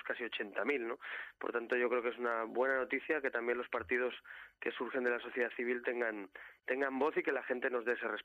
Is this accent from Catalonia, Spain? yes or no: yes; Catalonia, Spain; que Cataluña es mi tierra, que España es mi país, Europa es nuestro futuro.